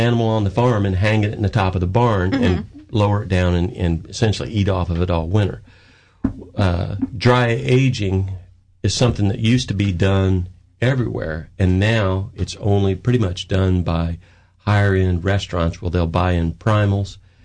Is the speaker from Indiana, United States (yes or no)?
yes; Indiana, United States; also born or lived in Arkansas; I grew up in the Midwest in Indiana. Mm-hmm. I went out and ran a ranch out in northern Arkansas.